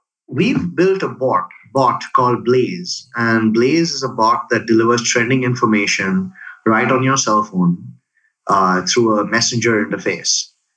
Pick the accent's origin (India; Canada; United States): India; born or raised there; now in Singapore